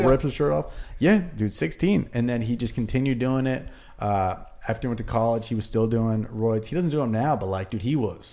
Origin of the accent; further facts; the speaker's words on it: Camarillo, California, United States; I grew up in California, but I don't know why.